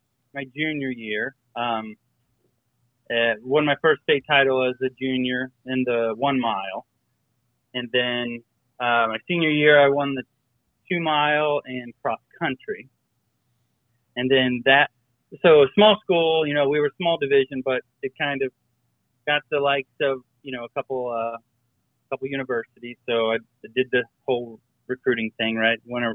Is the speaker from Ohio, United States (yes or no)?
yes; Ohio, United States; now in Virginia, United States; but where I was born and raised in Ohio, in junior high, it was seventh and eighth grade.